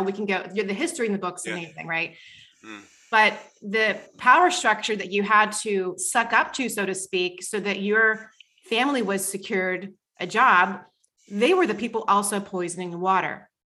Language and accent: English; Clairton, Pennsylvania, United States; You know, when I think about water, you know, I grew up in Clareton, right? Clareton Cook Works. Well, Jefferson Hill.